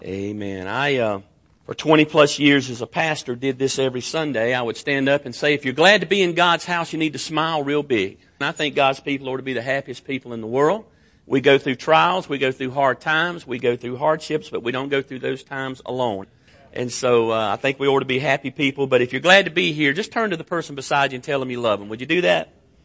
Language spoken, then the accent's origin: English; United States; And so I understand church, and I grew up in the church, and I grew up in Oconee County. And so I understand that. But growing up in the Bible Belt, I just thought everybody went to church.